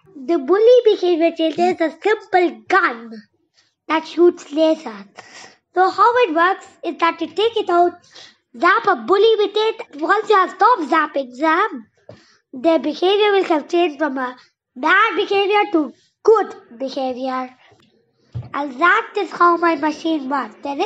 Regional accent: Reading, South East England, United Kingdom; I'm 7 years old, and I am from Reading, UK.

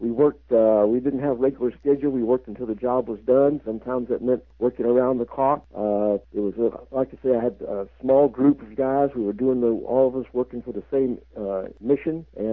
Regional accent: Kentucky, United States; I was born in Kentucky a long time ago. I lived there all my life.

